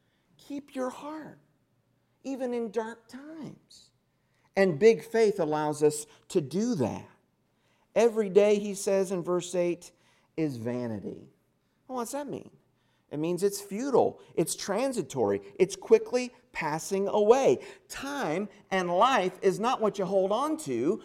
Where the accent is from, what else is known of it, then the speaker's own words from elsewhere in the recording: Indiana, United States; That's where I'm from. I'm from Indiana.